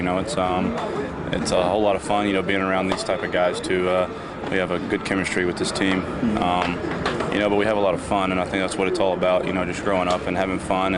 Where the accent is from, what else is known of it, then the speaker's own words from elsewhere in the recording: Mississippi, United States; I'm from Mississippi in a really small town, and it just seems like Chicago is a whole nother world.